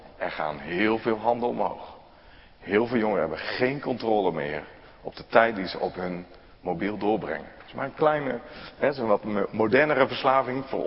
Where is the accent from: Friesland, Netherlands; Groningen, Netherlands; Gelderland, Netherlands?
Gelderland, Netherlands; Scherpenzeel; Ik kom hier niet vandaan. Ik kom uit Scherpenzeel. Dat is 10 kilometer van het middelpunt van Nederland.